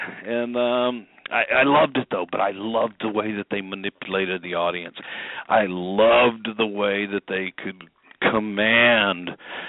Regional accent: Houston, Texas, United States; also born or lived in El Paso; And I grew up in Texas, born in El Paso, raised in Houston, and they had wrestling every Friday night at the Sam Houston Coliseum with promoter Paul Bosch.

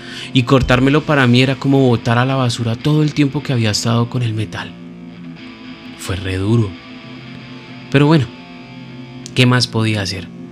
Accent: Colombia; Pero lastimosamente en Colombia, en mi país, los estereotipos son muy fuertes.

